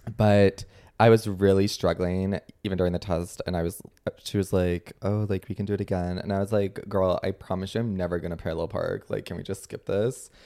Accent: Toronto, Ontario, Canada; it's giving like I grew up in the West End, you know?

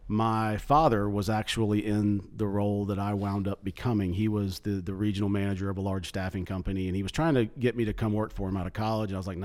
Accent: Hoover, Alabama, United States; So I'm born and raised in Hoover.

